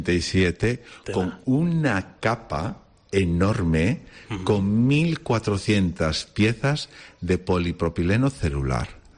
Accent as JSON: {"language": "Spanish", "region": "Galicia", "country": "Spain", "said": "Y como yo soy gallego, una queimada."}